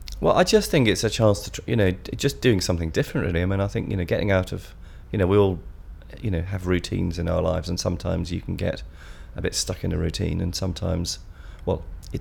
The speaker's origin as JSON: {"language": "English", "town": "Manchester", "region": "North West England", "country": "United Kingdom", "said": "I was born on the 7th of May 1958 and I'm from Manchester."}